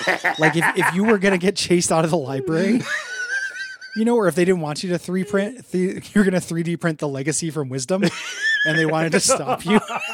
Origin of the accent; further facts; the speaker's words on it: DeKalb, Illinois, United States; There was a KFC in my hometown on 4th Street, and real heads know, if you grew up in DeKalb, Illinois, you know that the 4th Street KFC was disgusting.